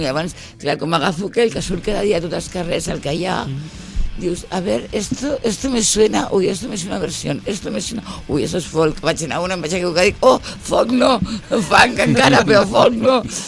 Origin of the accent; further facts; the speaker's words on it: Barcelona, Catalonia, Spain; els que som de prop de Sants